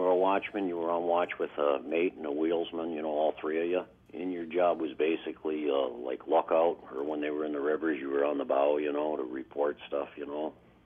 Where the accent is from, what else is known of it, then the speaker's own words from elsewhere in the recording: Sheboygan, Wisconsin, United States; Oh, then I got married, and I come home and I worked for Procter & Gamble in Sheboygan in my hometown.